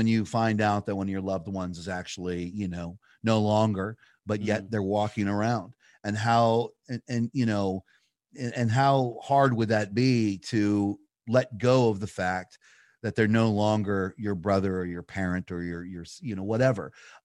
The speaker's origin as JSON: {"language": "English", "town": "Pittsburgh", "region": "Pennsylvania", "country": "United States", "said": "I'm originally from Pittsburgh. So I have to make a zombie movie in order for me to keep my my Pittsburgh street cred."}